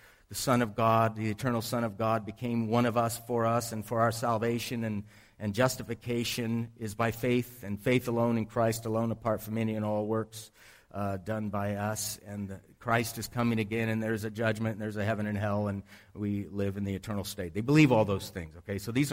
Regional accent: California, United States; I'm from Southern California. And it is a privilege to be here.

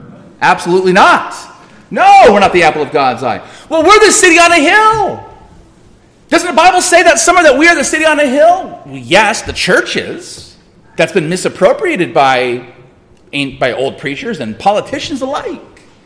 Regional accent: United States; I'm speaking as an American.

